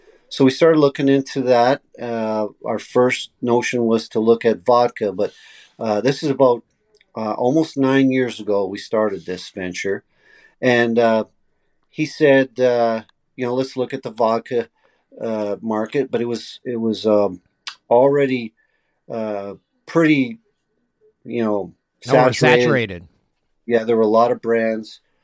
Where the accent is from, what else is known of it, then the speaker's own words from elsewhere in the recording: Canada; Our rye whiskey is quite different than what we grew up on here in Canada.